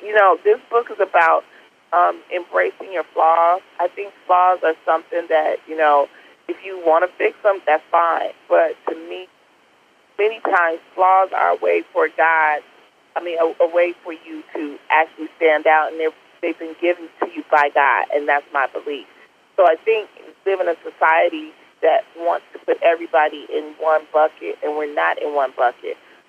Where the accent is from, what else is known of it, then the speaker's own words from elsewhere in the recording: Detroit, Michigan, United States; I was raised in the Brewster Project during the crack era in the 80s